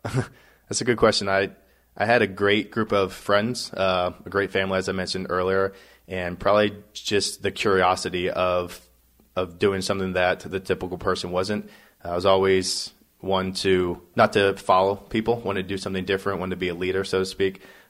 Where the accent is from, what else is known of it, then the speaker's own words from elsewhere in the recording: Pennsylvania, United States; Grew up in the farmlands of Pennsylvania.